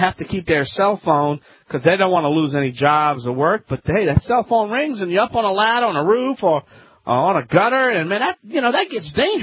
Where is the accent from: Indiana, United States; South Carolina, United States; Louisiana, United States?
Louisiana, United States; I'm the Cajun man from the Bayou Line, a licensed, tested contractor.